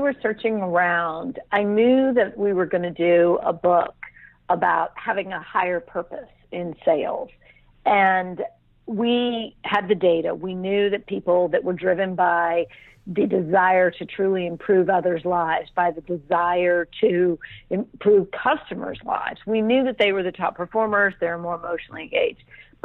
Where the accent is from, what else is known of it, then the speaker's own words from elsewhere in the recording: Washington, District of Columbia, United States; now in Atlanta, United States; I'm from Washington, D.C., but I live in Atlanta, Georgia now.